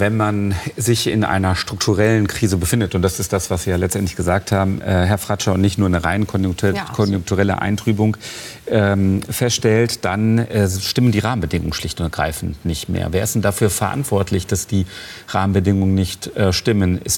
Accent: Essen, North Rhine-Westphalia, Germany; dem Unternehmen aus meiner Heimatstadt Essen.

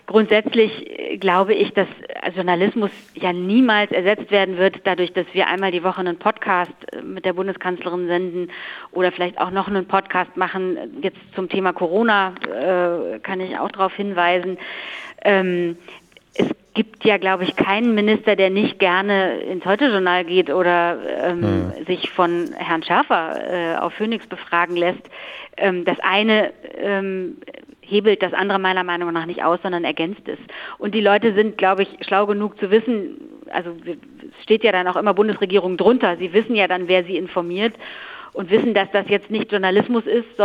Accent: Leverkusen, North Rhine-Westphalia, Germany; also born or lived in Solingen; ich bin in Solingen geboren, aber in Leverkusen aufgewachsen

